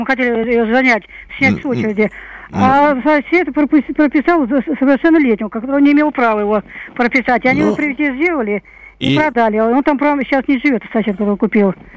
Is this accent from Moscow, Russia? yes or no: yes; Moscow, Russia; я коренная москвичка.